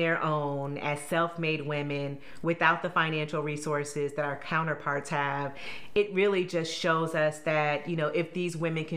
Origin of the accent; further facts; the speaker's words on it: Indiana, United States; When I think about myself as a little brown girl growing up in Indiana, not seeing women in these powerful positions